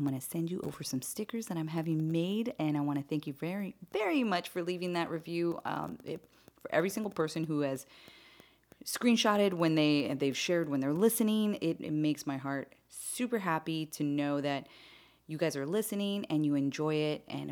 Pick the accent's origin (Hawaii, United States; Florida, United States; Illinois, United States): Hawaii, United States; I'm from Hawaii, so we use a lot of very tribal looking patterns too in our own way, you know?